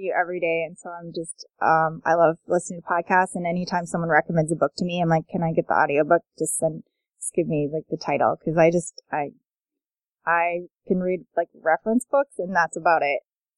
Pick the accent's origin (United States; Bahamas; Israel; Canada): Canada; But I'm also originally from Canada, and I studied termites.